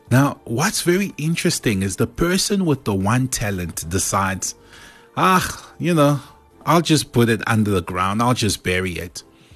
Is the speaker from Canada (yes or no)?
no; South Africa; also born or lived in Congo; I grew up in two different countries. So let's say I was born in the Congo and was there maybe for the first 5 years of my life. And then my parents brought me over to South Africa.